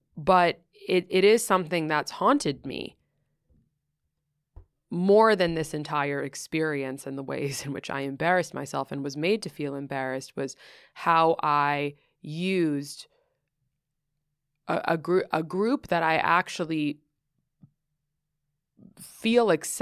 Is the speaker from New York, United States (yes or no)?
yes; New York City, New York, United States; I grew up in Greenwich Village and I grew up doing theater.